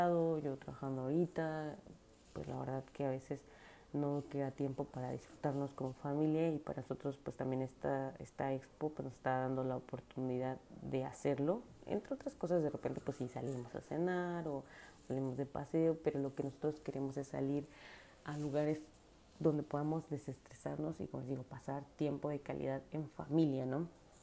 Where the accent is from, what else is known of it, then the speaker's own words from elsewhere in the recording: Mexico; now in United Arab Emirates; yo quiero compartirles mi vivencia aquí como mexicana, trabajando, casada, con familia